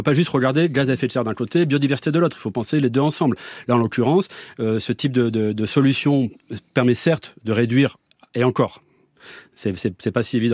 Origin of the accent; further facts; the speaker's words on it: Nouvelle-Aquitaine, France; dans les Pyrénées-Atlantiques. plutôt occidentale, dans le petit village où vit mon frangin, ou pas loin de là où j'ai grandi